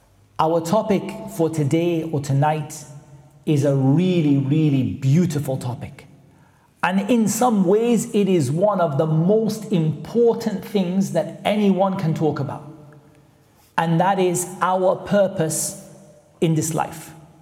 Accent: Newcastle, North East England, United Kingdom; I'm your brother … humble. I'm from Newcastle, which is not that far away.

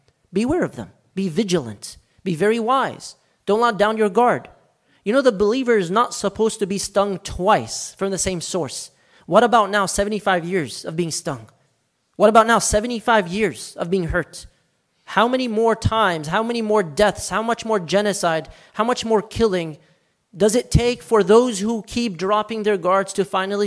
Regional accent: United States; And as American Muslims, we have to be very conscious of that.

